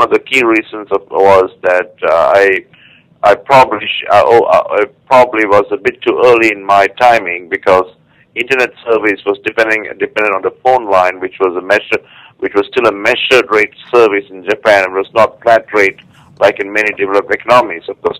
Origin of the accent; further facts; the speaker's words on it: Malaysia; moved away as an adult; now in United States; I was born and brought up in Malaysia, and I moved to the U.S. about 25 years ago